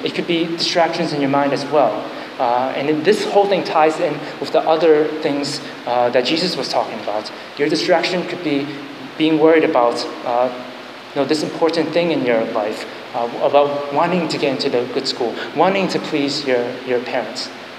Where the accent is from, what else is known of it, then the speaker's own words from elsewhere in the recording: Massachusetts, United States; in the house that I grew up in Massachusetts